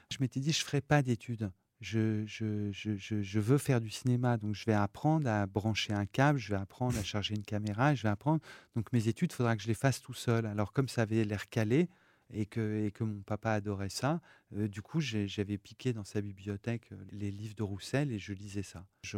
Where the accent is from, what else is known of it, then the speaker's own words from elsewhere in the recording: Roubaix, Hauts-de-France, France; puisque j'ai grandi à Roubaix, qui est frontalier avec la Belgique